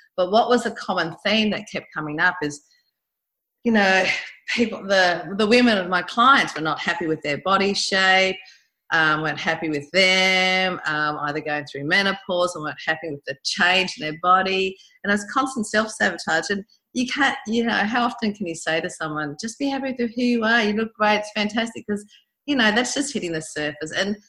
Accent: New South Wales, Australia; moved away as an adult; now in Margaret River, Australia; born and raised in New South Wales from a farm background, you know, traveled.

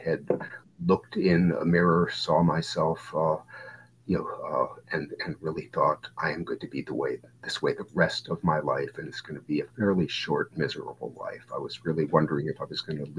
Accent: Connecticut, United States; I am from Connecticut

